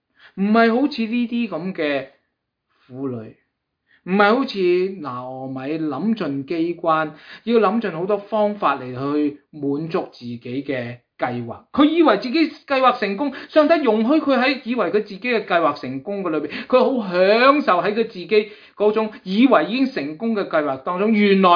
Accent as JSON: {"language": "Cantonese", "country": "Hong Kong", "said": "我们香港人也都有一句类似的说话"}